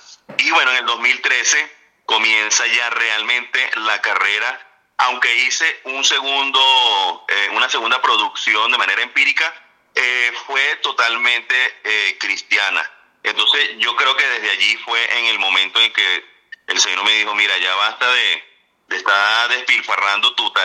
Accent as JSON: {"language": "Spanish", "country": "Venezuela", "said": "de descendencia alemana, todos eran músicos. Bueno, y son los que aún viven allá en mi tierra, Venezuela."}